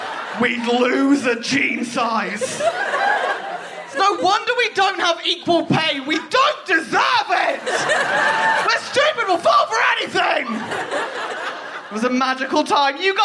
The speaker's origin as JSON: {"language": "English", "country": "United Kingdom", "tie": "born or raised there", "said": "I was raised in Britain during the noughties."}